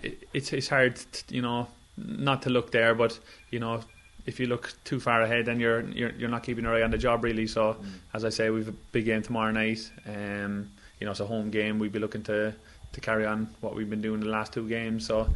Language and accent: English; Cork, Munster, Ireland; You know, we're well used to travelling at this stage. We're from Cork. We travel every second week, like, you know.